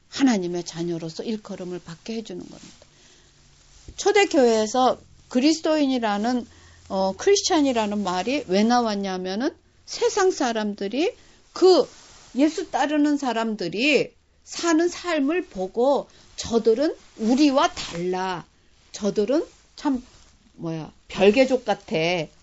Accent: South Korea; 저는 일본하고 한국을 이렇게 보면서, 전 한국 사람이잖아요.

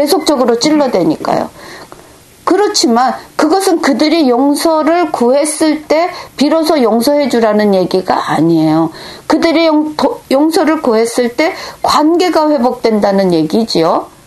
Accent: South Korea; 저도 한국 사람이고

